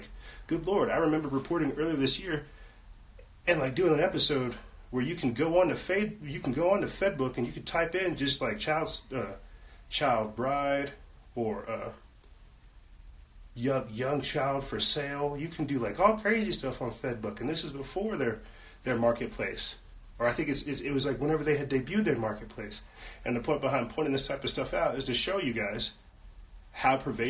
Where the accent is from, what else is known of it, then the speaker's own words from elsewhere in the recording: South Carolina, United States; I'm not from Florida, from South Carolina.